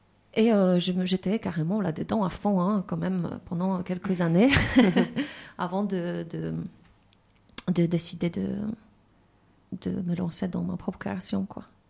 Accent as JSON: {"language": "French", "country": "Poland", "tie": "born or raised there", "second_language": "French", "said": "je me rappelle quand j'étais petite en Pologne"}